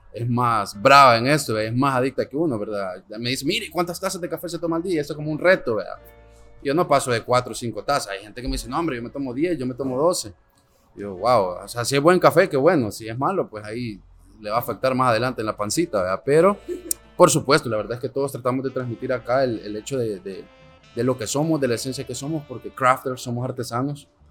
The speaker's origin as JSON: {"language": "Spanish", "country": "El Salvador", "said": "Sin embargo, somos un poquito cerrados como salvadoreños a darle la oportunidad a lo de afuera, a lo de adentro."}